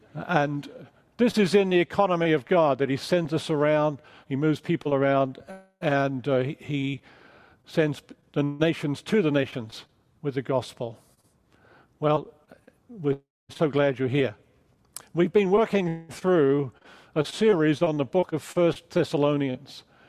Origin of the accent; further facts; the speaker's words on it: Australia; accent: mid-Atlantic, mid-Pacific; also born or lived in England; now in United States; I'm from Australia, spent many years in England as a missionary. Now I've been teaching in America for a number of years in seminaries.